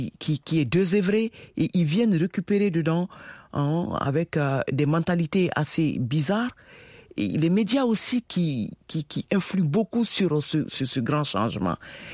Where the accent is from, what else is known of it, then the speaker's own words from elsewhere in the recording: Mali; le Mali, par exemple, le pays de mon origine, au Mali, nous sommes à peu près 90% de musulmans